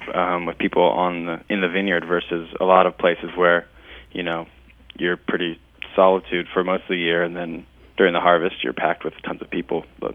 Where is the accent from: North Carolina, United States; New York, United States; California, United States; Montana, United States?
California, United States; Winters; I grew up in Winters, California, in an agricultural background. My family grows walnuts and almonds over there.